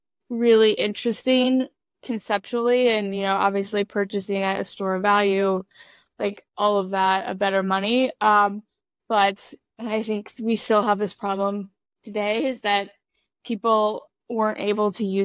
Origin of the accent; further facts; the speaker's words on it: Midwest, United States; And I think I can say that I'm from the Midwest, so I'm not like one to boast